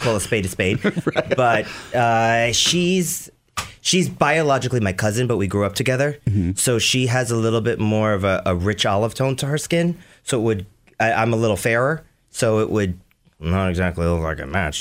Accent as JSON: {"language": "English", "town": "Staten Island", "region": "New York", "country": "United States", "said": "Staten Island, New York."}